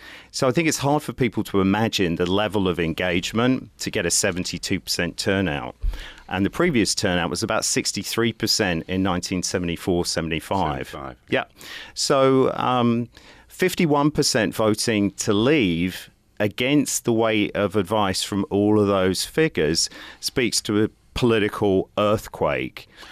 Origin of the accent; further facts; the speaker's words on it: St Albans, East of England, United Kingdom; I was born in St Albans, Hertfordshire, to two working-class immigrant Irish parents.